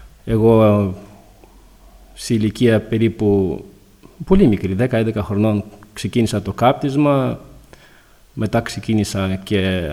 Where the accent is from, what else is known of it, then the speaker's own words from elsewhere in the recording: Ukraine; now in Thessaloniki, Greece; στην Θεσσαλονίκη και κατάγομαι από την Ουκρανία. Γεννήθηκα στην Ουκρανία το 1989